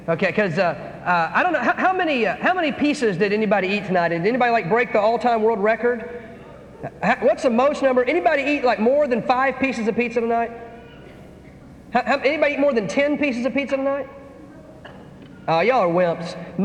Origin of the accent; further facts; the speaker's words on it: North Carolina, United States; I'm from North Carolina. Those of you that are students that weren't here this morning when I talked about this is my home state.